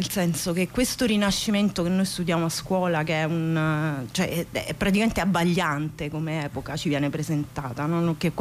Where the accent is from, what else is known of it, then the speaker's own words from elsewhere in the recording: Rome, Lazio, Italy; non dimentico mai, da romana, per esempio, le condizioni di vita del popolo romano in quel momento.